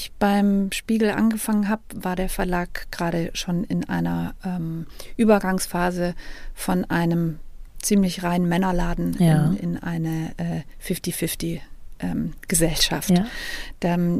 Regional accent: Baden-Württemberg, Germany; born there; ich bin auch gebürtig aus Baden-Württemberg, nicht aus Bayern.

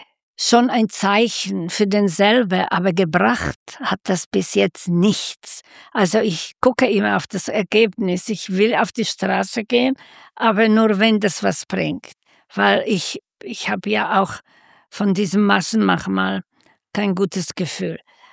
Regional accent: Slovakia; now in Germany; das ist ja meine alte Heimat

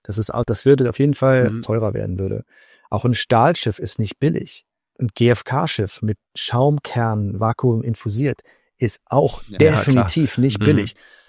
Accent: Rhineland-Palatinate, Germany; Hunsrück, meiner Heimat, meinen Wurzeln, dem Ort, an dem ich alles gelernt habe, was ich so kann, was Handwerk betrifft und was Ehrlichkeit und Handfestigkeit angeht. Und wo, wie gesagt, meine Vergangenheit und meine Wurzeln liegen, wo meine Familie auch immer noch wohnt.

